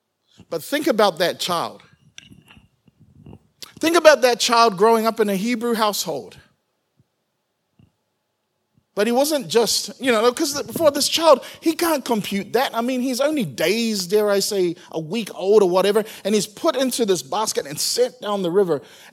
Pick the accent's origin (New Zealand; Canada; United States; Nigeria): New Zealand; I'm thankful that I was born and raised in a Samoan household. But I was born and raised in Aotearoa, in New Zealand.